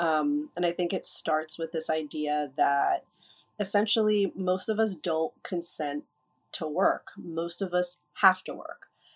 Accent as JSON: {"language": "English", "region": "New Jersey", "country": "United States", "said": "and I'm from New Jersey, did my training in New York"}